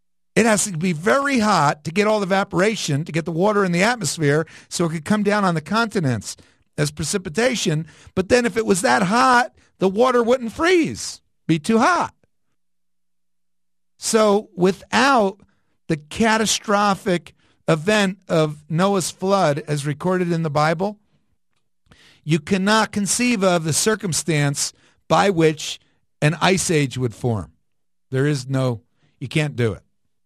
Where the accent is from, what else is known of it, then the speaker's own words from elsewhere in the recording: Prospect Park, New Jersey, United States; I'm from New Jersey. I grew up in a tiny little town. It was a half a mile across. That's a little. Back east, they have thousands of little tiny towns that just formed by accident. And the town is called Prospect Park, New Jersey, right outside of Paterson, New Jersey